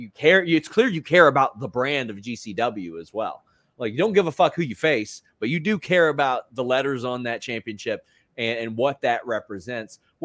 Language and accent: English; Kentucky, United States; They're coming to my home state of Kentucky, which should be a lot of fun next month.